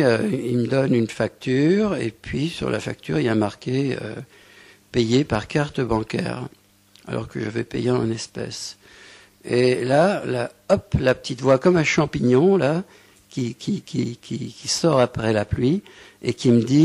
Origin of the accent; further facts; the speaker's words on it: Morocco; puisque moi je viens du Maroc, lui vient de Tunisie, hein, on peut dire qu'on est frères, presque géographiques.